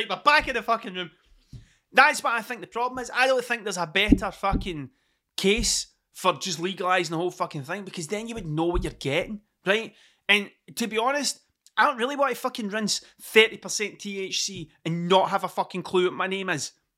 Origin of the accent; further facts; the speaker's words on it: Scotland, United Kingdom; accent: working class Scottish; because of my accent, because it's too working class Scottish to be taken seriously